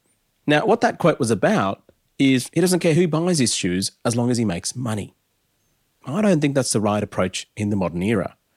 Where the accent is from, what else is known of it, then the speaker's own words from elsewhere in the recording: Adelaide, South Australia, Australia; as a 90s kid growing up in Adelaide